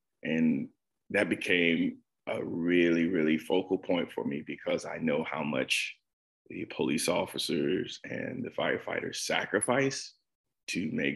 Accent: Sarasota, Florida, United States; born there; also born or lived in Orlando; I was born in Sarasota in 1976. I've been in Sarasota for the most part of my life. I only left for college, military service and college education, and I lived in the Orlando area for about 10 years.

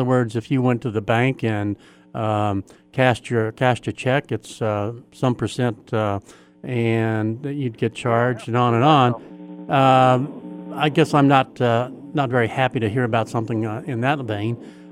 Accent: Oklahoma City, Oklahoma, United States; now in Massachusetts, United States; I'm originally from Oklahoma, which coincidentally, one of our U.S. Senators here from Massachusetts is from the same city I was born in. We're both from Oklahoma City.

